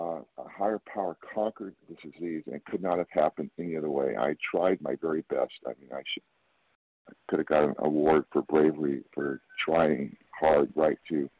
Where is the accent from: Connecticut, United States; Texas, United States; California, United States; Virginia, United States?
California, United States; I'm from California, and I wish you all well today.